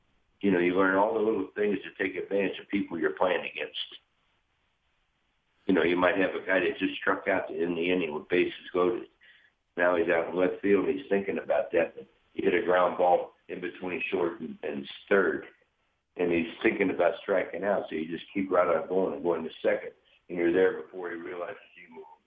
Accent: Cincinnati, Ohio, United States; I hope I'm still around to reap the rewards of sticking your chest out and saying, I'm from Cincinnati.

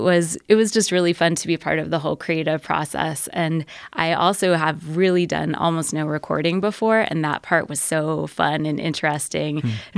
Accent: Maryland, United States; Well, I'm not from Montana. I am from Maryland, and I grew up outside D.C. in an area that is really diverse, predominantly Black community.

